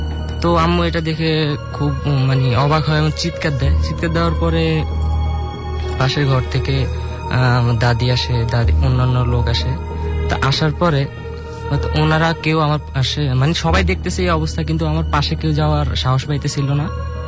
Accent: Dhaka, Dhaka Division, Bangladesh; আমি ধানমন্ডি থেকে আসছি

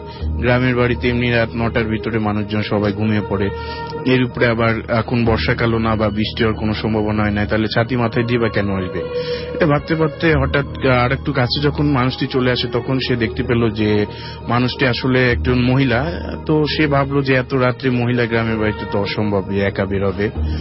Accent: Dhaka, Dhaka Division, Bangladesh; মগবাজার ডাক্তারগুলি থেকে।

